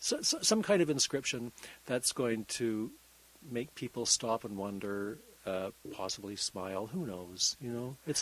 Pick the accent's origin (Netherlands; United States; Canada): Canada; Winnipeg, Manitoba; I grew up in Winnipeg, I went back to Winnipeg in 2012 when my father became ill